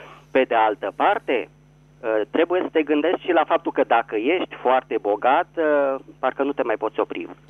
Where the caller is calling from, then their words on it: Bucharest, Romania; din București.